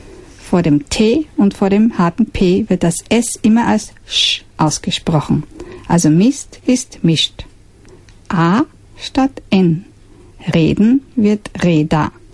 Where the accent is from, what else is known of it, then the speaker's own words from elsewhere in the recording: Styria, Austria; Ich bin aus der Steiermark